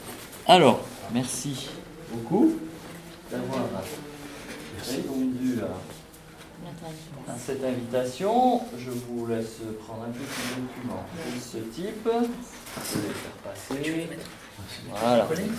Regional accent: Hagetmau, Nouvelle-Aquitaine, France; nous venons de pas loin, on vient d'Ajetmo, d'un petit village qui s'appelle Casalis, tout petit village.

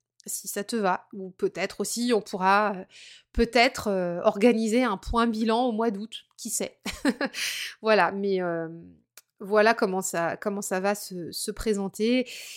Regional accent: Brittany, France; On est beaucoup de Bretons, ouais, les Bretons en force.

